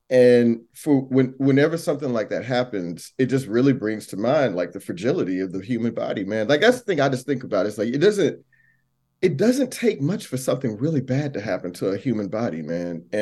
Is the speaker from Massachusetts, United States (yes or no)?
no; Missouri City, Texas, United States; from Missouri City. You know what I'm saying?